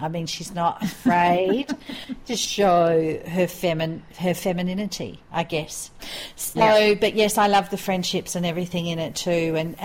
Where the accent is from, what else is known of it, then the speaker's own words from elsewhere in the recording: Australia; our American friends don't appear to drink as much as our Australian friends, and definitely our European friends don't appear to drink as much as our Australian friends. I reckon our British friends would drink as much as us, though.